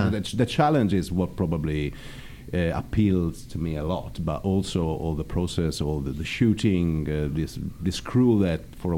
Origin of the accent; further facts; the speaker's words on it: Venice, Veneto, Italy; Yeah, formerly I'm from Venice.